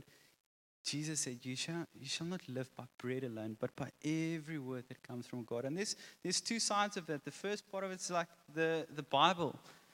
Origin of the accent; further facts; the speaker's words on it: South Africa; first language Afrikaans; English is a second language; I'm Afrikaans. So the fact that I'm speaking English this morning is a miracle in itself already.